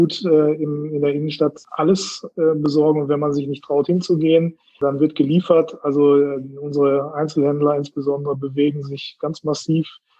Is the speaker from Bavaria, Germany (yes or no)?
no; Herford, North Rhine-Westphalia, Germany; Ich spreche jetzt mal eine Lanze für meine Heimatstadt. Herford, wo ich ja herkomme ursprünglich, wenn ich da auch schon lange nicht mehr lebe